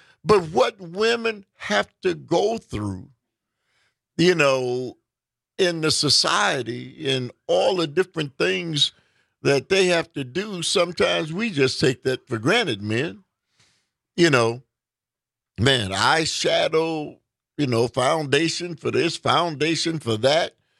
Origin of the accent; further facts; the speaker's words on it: Milwaukee, Wisconsin, United States; and 101 FM The Shaw, and my hometown of Milwaukee.